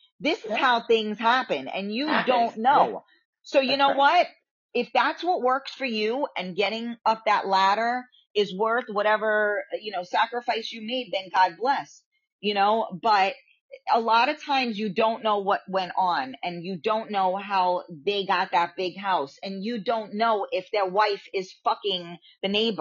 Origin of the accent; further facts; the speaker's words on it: Bronx, New York, United States; also born or lived in Westchester; I grew up in the Bronx and then I moved in Westchester, and they're all similar groups that all do the same stuff.